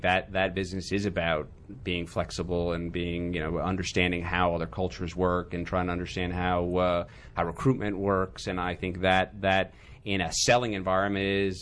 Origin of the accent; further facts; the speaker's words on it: Hartford, Connecticut, United States; born there; also born or lived in Middle East / Africa; I was born in Hartford, Connecticut. I've lived in the Washington area the last 20 years, but actually spent my entire childhood growing up in the Middle East and Africa